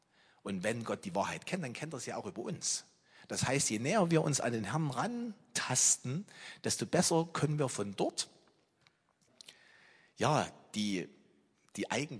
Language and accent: German; Germany; wie wir da ticken, insbesondere als Deutsche.